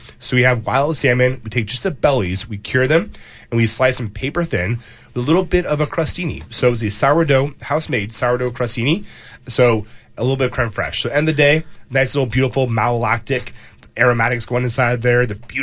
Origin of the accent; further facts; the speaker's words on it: Healdsburg, California, United States; I mean, really being born and raised in Healdsburg, that really is the dream, to like coming back home and opening your own business in your hometown.